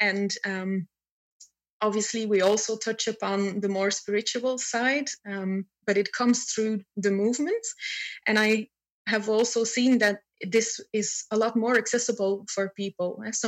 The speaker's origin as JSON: {"language": "English", "town": "Antwerp", "region": "Flanders", "country": "Belgium", "said": "Hi, Lara. … from Antwerp in Belgium"}